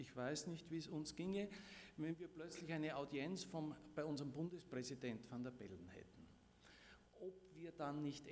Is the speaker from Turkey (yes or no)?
no; Styria, Austria; Ich bin in der Oststeiermark aufgewachsen, in einem kleinen Dorf.